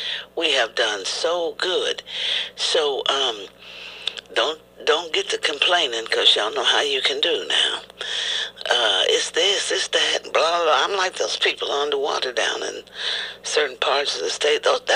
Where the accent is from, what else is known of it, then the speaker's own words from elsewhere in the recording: Midwest, United States; because, you know, a small town girl, I grew up across the street from a grain elevator.